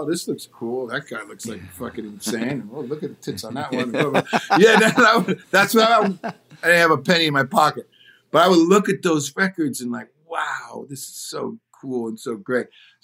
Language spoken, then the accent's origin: English; Detroit, Michigan, United States; Well, I grew up outside of Detroit.